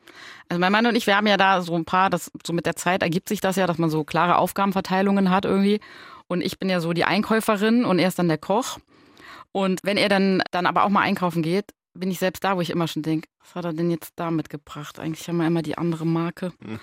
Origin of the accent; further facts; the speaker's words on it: Saarland, Germany; bei uns im Saarland